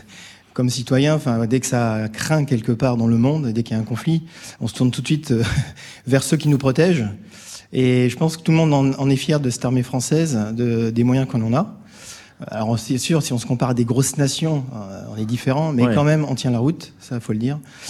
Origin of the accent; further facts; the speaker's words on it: Centre-Val de Loire, France; avec ma famille, on est originaire de Touraine.